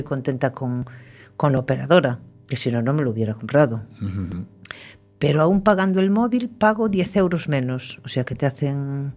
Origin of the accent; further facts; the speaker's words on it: Ordes, Galicia, Spain; Pues yo soy nativa de órdenes. Yo nací allí y eso